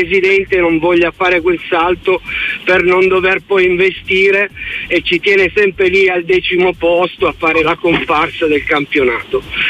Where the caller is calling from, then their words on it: Turin, Piedmont, Italy; Ciao. Da Torino.